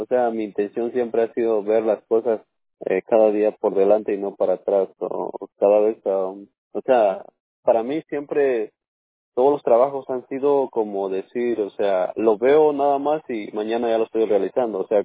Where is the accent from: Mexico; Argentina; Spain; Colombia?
Mexico; Cancún, Quintana Roo; also born or lived in Guatemala; Nací en Guatemala, pero yo me crecí allá en Cancún.